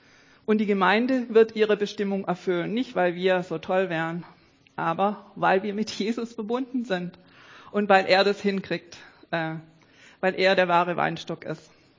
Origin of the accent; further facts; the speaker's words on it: Baden-Württemberg, Germany; Ich komme aus dem Schwabenland im Remstal. Da gibt es, also wo meine Eltern wohnen, nicht so viele Weinberge, aber ganz viele Apfelbäume und Plantagen. Und die ganzen Hügel sind voll mit lauter Apfelbäumen und lauter so Baumstückle nennen wir das.